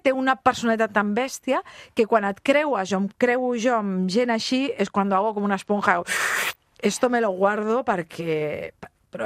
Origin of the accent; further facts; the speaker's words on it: Bellvitge, Catalonia, Spain; Jo m'he criat a Bellvitge